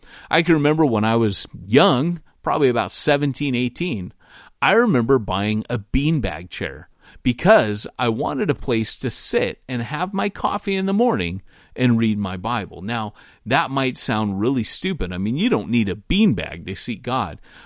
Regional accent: California, United States; I can't tell you the number of engineers and architects, since I grew up in California, that I've met there who are past retirement age

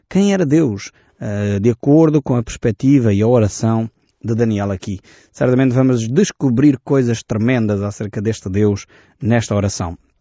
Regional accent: Portugal; eu também sou português de gema, um português com o pessimismo e tudo incluído.

